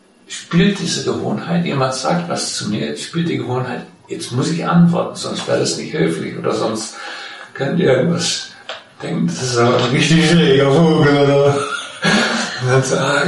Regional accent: Scotland, United Kingdom; mein Sohn und seine Mutter, die waren in Schottland und ich komme aus der Ecke, ne?

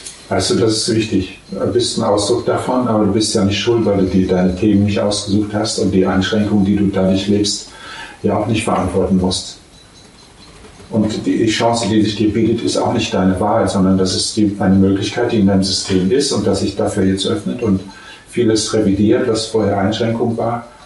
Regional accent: Germany; Ich habe mich, wenn ich im Ausland war, nicht getraut, zu sagen, ich bin ein Deutscher.

